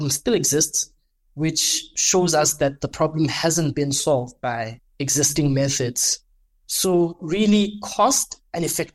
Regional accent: Mahikeng, North West, South Africa; I am from Mafeking in the Northwest Province. The Northwest Province is a province where agriculture forms a core part of how people make a living.

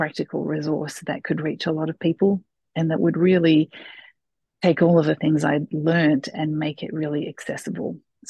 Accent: Sydney, New South Wales, Australia; I'm a wife, mum to four. You can probably tell from my accent. I am from Sydney, Australia.

